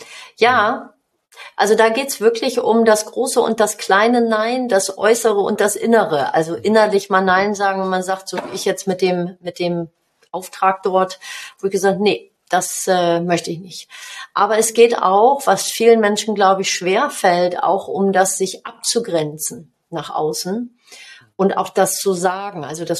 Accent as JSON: {"language": "German", "region": "Hamburg", "country": "Germany", "tie": "born there", "also_born_or_lived": "North Rhine-Westphalia", "said": "Ja, ich bin in Hamburg geboren."}